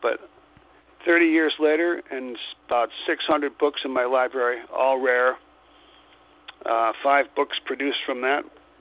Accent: Philadelphia, Pennsylvania, United States; Well, I was a professional musician in Philadelphia, New Jersey, and Delaware. My hometown was Philadelphia.

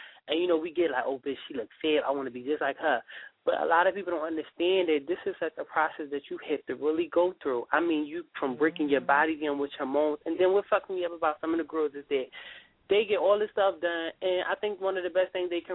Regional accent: Philadelphia, Pennsylvania, United States; I'm from Philadelphia.

